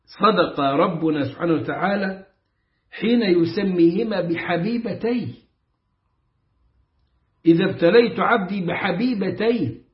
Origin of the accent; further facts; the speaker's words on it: Upper Egypt, Egypt; accent: Upper Egyptian; لهجة عندنا في الصعيد المصري